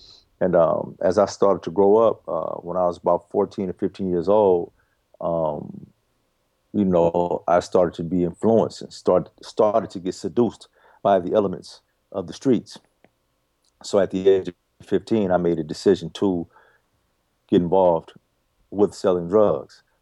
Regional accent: Daly City, California, United States; My childhood, I grew up in San Francisco. Actually, I grew up right on the borderline of San Francisco in a city called Daly City.

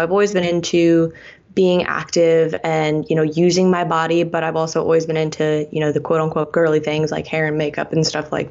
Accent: Dayton, Ohio, United States; a sport performance facility where I grew up in Dayton

